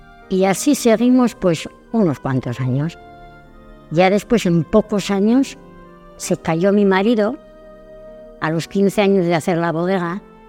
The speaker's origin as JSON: {"language": "Spanish", "town": "Santacara", "region": "Navarre", "country": "Spain", "said": "Yo soy de Santa Cara."}